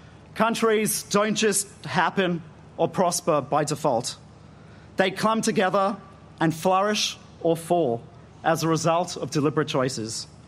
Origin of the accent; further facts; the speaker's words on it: Australia; As proud Australian Jews who love this country with every fibre of our being